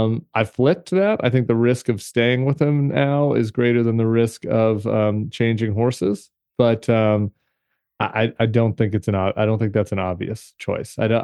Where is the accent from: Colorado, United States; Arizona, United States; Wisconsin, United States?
Colorado, United States; if I'm going to go skiing with my dad this winter, I'm from Colorado